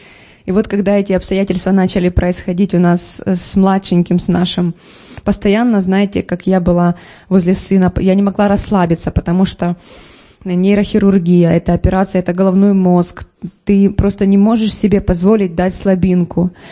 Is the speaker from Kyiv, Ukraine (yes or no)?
no; Alchevsk, Luhansk Oblast, Ukraine; Я сама родом с Алчевска.